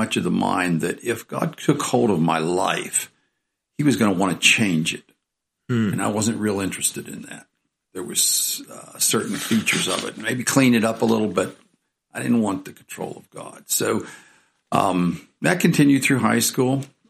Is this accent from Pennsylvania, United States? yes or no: yes; Pennsylvania, United States; also born or lived in Winter Park, Florida; Mostly in Pennsylvania.